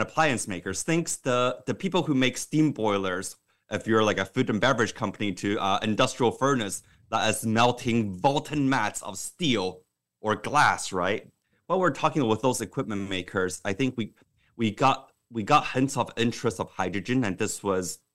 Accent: Taiwan; also born or lived in Scotland / South Korea; now in United States; I've been in the U.S. 20 years, but the first half of my life I spent overseas. I was born in Taiwan, grew up there, and in Scotland, and also in Korea.

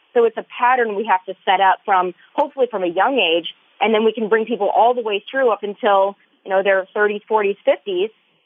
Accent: South Dakota, United States; Well, I'm from South Dakota, so I'm one of those forgotten Americans, the silent majority in the middle

